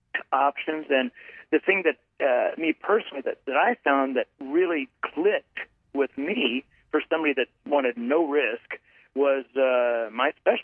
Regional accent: Fort Worth, Texas, United States; But I've lived in Texas all my life, so born in Texas, raised in Texas, and just there's something about being from

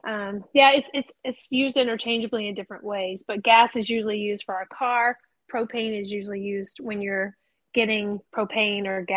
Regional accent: the South, United States; I mean, I'm from the South, so I don't even really know like if Jack Frost means cold is coming or cold is leaving.

